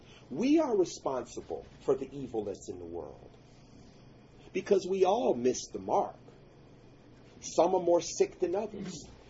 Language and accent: English; United States; I come from America where, you know, extreme right-wing people, they think that health care is a right and not instead of a privilege.